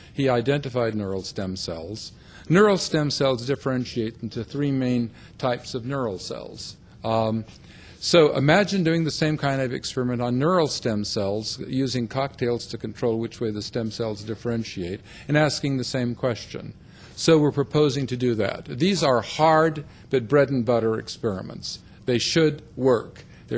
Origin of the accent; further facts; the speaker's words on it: Canada; God, it's great being a Canadian.